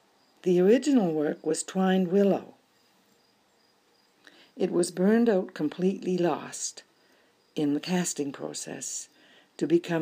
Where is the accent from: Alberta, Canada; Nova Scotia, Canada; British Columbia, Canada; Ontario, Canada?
Nova Scotia, Canada; I'm from Nova Scotia in Canada.